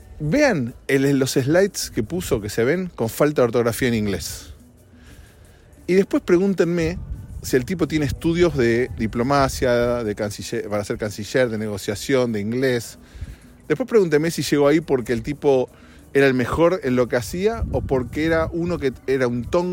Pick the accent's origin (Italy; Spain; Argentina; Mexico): Argentina; moved away as an adult; país donde yo nací, vivía hasta los 45 años, que se llama Argentina